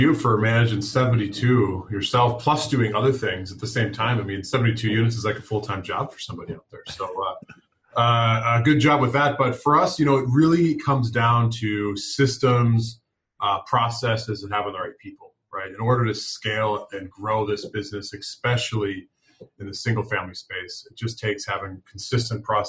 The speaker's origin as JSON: {"language": "English", "region": "Minnesota", "country": "United States", "tie": "born or raised there", "said": "I live in Minnesota. I was born and raised in Minnesota."}